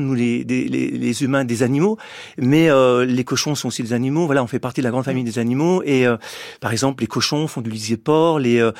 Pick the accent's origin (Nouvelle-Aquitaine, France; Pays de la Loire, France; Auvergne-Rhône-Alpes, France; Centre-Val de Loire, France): Centre-Val de Loire, France; Vous savez, moi, je viens d'un département, je viens du Loiret.